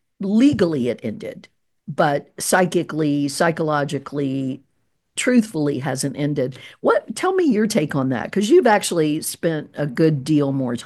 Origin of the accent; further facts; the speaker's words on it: the South, United States; Being a white person growing up in the South